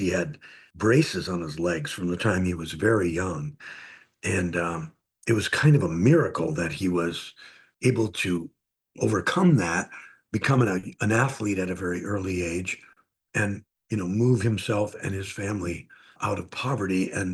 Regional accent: Green Bay, Wisconsin, United States; I grew up in Green Bay, so close to these indigenous communities

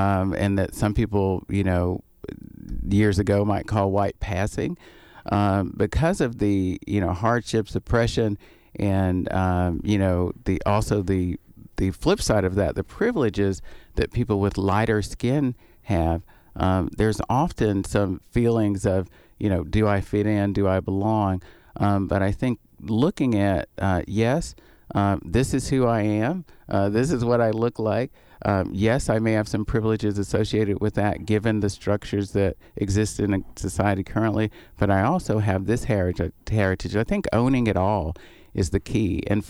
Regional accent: the South, United States; I grew up in the South and just took for granted that I was black.

